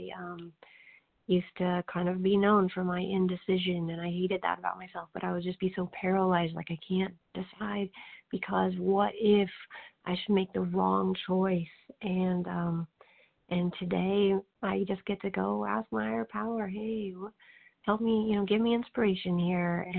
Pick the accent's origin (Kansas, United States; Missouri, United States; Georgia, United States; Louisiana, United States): Missouri, United States; I'm grateful to be a recovered compulsive overeater, and I'm from Missouri.